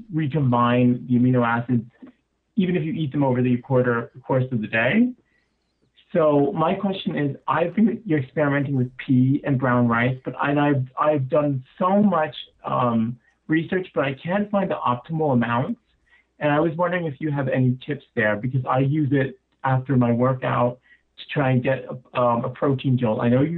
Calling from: Germany; I'm calling from Germany.

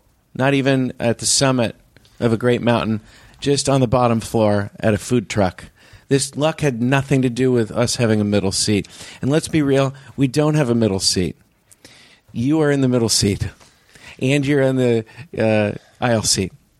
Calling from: Portland, United States; I'm calling you from Portland right now, and I flew to Portland, and it was a Southwest flight.

